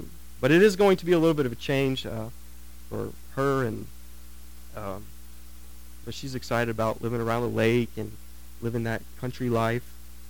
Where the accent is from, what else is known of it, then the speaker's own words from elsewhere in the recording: Waynesfield, Ohio, United States; Some of you know I grew up in Waynesfield, so not too far from here.